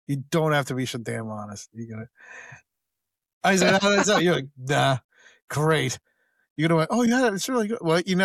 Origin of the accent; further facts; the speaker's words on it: United States; I'm too American, right? I say everything wrong.